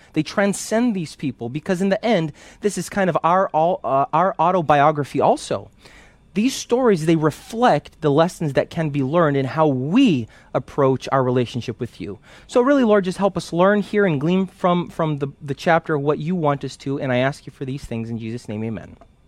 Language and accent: English; Brazil; I'm from Brazil, and I know that in Brazil, they're also going through a very difficult time right now.